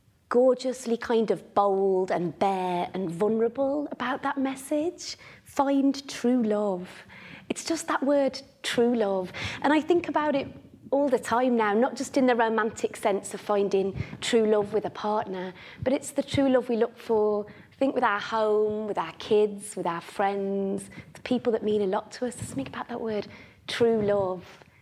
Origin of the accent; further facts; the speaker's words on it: Dudley, West Midlands, United Kingdom; So, my partner and I, we're both from Dudley, and we went our separate ways to university. I went to Scotland and he went to Aberystwyth.